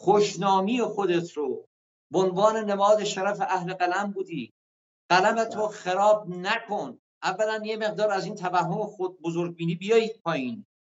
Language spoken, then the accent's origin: Persian; Khuzestan, Iran; ما لور خوزستانی هستیم